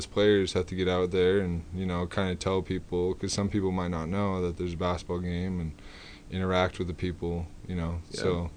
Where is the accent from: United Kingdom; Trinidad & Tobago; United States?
United States; Utah; You know, growing up in Utah, watching Aggie basketball, it's something that, you know, you're proud of because of the tradition here.